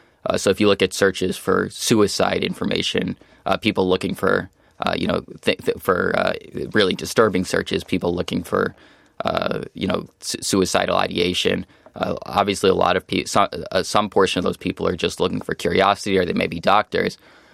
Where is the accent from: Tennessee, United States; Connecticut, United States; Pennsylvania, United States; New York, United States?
New York, United States; Like, I grew up in the New York area.